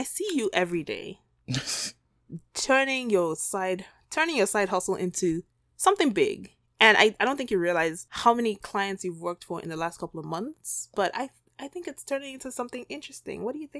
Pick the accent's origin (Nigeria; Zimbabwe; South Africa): Nigeria; now in United States; that was definitely the first place I came to from Nigeria.